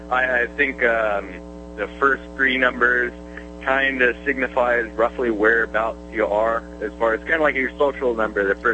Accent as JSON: {"language": "English", "region": "New York", "country": "United States", "tie": "born or raised there", "said": "Dude, when I was a kid growing up in New York, 549-1496"}